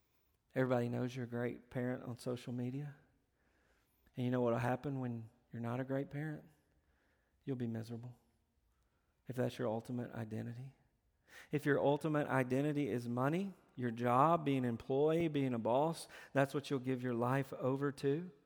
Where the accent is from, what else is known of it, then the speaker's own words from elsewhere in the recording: Tennessee, United States; My family, we're from Tennessee. We like the Tennessee Vols.